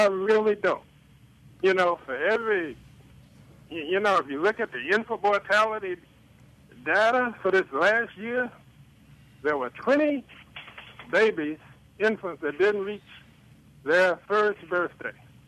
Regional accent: Tallahassee, Florida, United States; Now, I grew up here in Tallahassee. I went to the segregated schools in Tallahassee, separate but equal, if you remember, Tom.

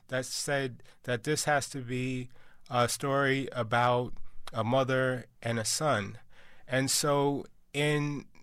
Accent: New York, United States; I used my own memories just growing up in New York, seeing the same old graffitis on the wall.

